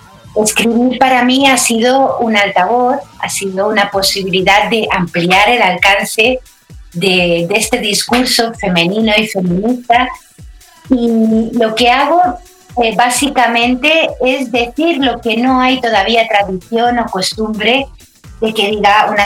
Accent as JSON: {"language": "Spanish", "region": "Balearic Islands", "country": "Spain", "said": "Y soy de Mallorca"}